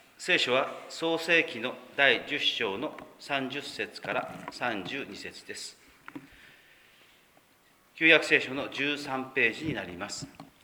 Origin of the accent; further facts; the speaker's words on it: Kyushu, Japan; accent: Kyushu dialect; moved away as an adult; もう話している言葉の端々にですね、九州弁が出てますよって言われまして、そう言われてもですね、自分は全く気がつかないというふうに思いました。